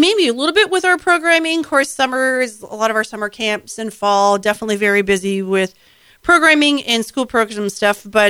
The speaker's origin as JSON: {"language": "English", "region": "Michigan", "country": "United States", "also_born_or_lived": "New York", "said": "And I'm not originally from the area, so I'm from Michigan, and mm-hmm. so was living in New York"}